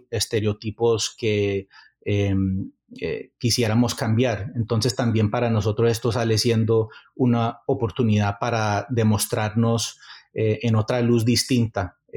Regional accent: United States; born there; Y para mí, siendo un, pues, nacido acá, yo le digo a la gente, pues, que yo para los gringos no soy gringo y, pues, para los colombianos no soy totalmente colombiano.

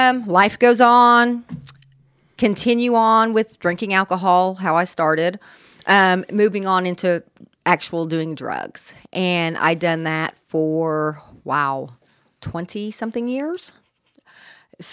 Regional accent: New York City, New York, United States; born there; For myself, I'm half Cuban and I'm half Comanche, and I was born in New York City.

